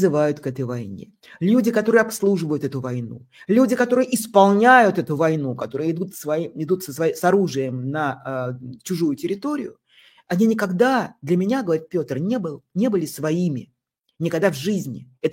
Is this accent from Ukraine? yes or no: no; Russia; вот я россиянин